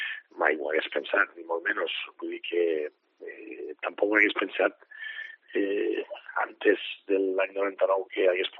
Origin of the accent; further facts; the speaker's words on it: Peníscola, Valencian Community, Spain; Mai hagués pogut pensar que hagués sigut l'alcalde del meu poble